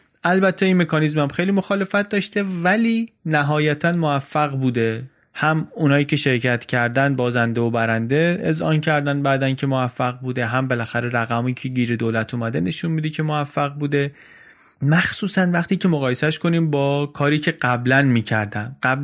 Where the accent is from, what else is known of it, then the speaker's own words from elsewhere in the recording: Langarud, Gilan, Iran; چیزی که توی بازار ماهی فروشای شهر خودمون دیدم، در لنگرود دیدم